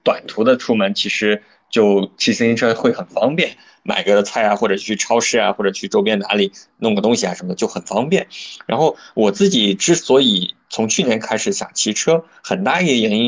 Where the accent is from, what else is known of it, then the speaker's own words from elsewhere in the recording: Guiyang, Guizhou, China; moved away as an adult; now in Shanghai, China; 因为我老家是在贵州那边，贵阳、云贵川那边其实山路很多